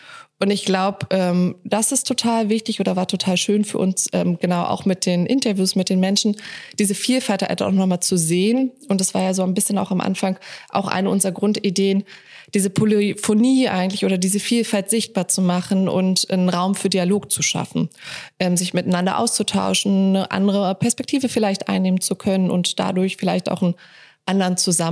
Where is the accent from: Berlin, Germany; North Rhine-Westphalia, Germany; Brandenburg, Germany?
Berlin, Germany; Das fand ich total interessant, zum Beispiel als Berlinerin.